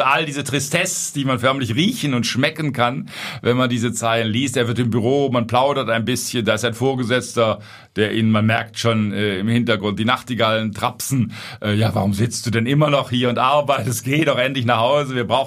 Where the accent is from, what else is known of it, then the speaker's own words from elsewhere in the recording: Baden-Württemberg, Germany; Ich als gebürtiger Schwabe kann das in gewisser Weise natürlich nachvollziehen.